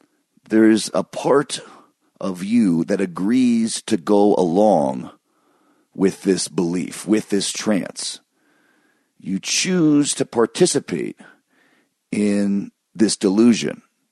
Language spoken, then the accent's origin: English; Michigan, United States; But my parents, we grew up in Michigan, which isn't that far from Wisconsin.